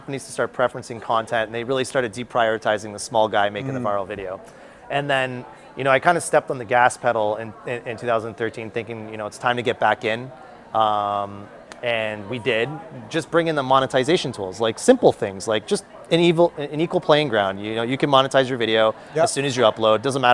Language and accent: English; Canada; I'm a Canadian.